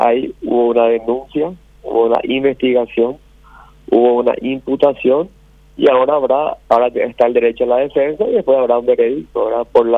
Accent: Paraguay; nunca estuve tan orgulloso como paraguayo

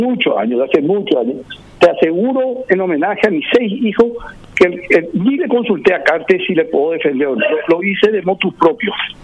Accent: Paraguay; Es un orgullo como paraguayo

